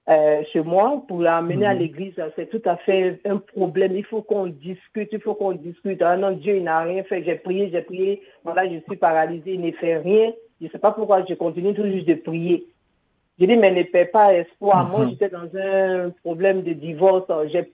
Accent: Côte d’Ivoire; now in France; Je suis d'origine de Côte d'Ivoire

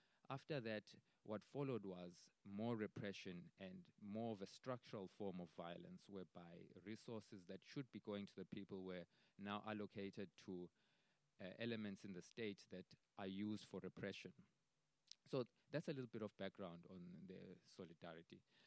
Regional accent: Eswatini; moved away as an adult; now in South Africa; I'm an activist from Eswatini, currently residing in South Africa. I'm in South Africa in all honest reasoning as an economic migrant.

